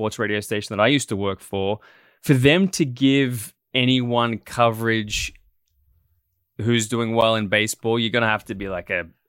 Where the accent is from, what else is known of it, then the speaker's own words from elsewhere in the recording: Melbourne, Victoria, Australia; I'm from Melbourne. He's from Sydney.